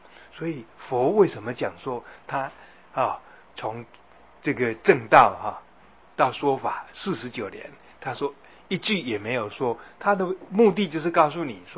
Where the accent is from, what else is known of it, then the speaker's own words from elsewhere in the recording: China; 我们中国人，中国的一个文化里头讲立功、立德、立言哈